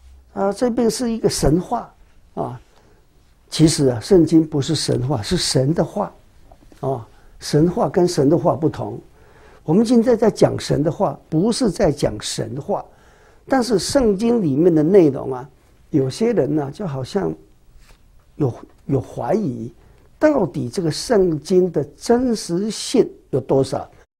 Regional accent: China; 就是好像我们中国人有的人老师在讲课的时候会说孔子怎么说

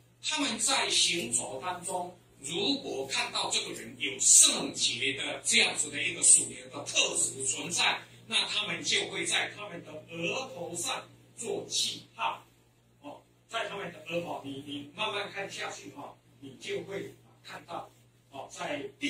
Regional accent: Taiwan; accent: Taiwanese; 我们台湾话有一句怎么说呢？

